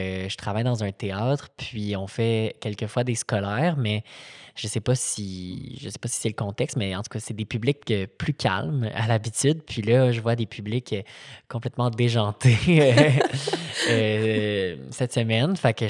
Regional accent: Quebec City, Quebec, Canada; Moi, je viens de Québec, fait que je me sentais très interpellée par le sujet

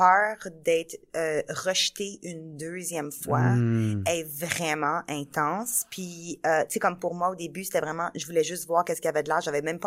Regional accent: Romania; Je suis roumaine.

